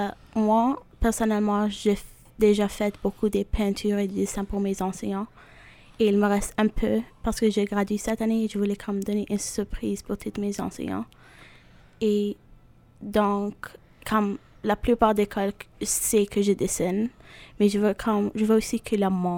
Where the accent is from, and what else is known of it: Syria